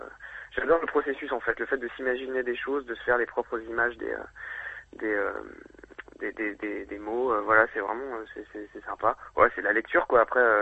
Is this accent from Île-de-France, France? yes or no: yes; Courcouronnes, Île-de-France, France; now in Lyon, France; En fait, je suis né à Courcouronnes, dans la banlieue parisienne. Voilà. Et puis, j'ai passé une bonne partie de ma jeunesse, mais voilà, je suis à Lyon depuis 10 ans environ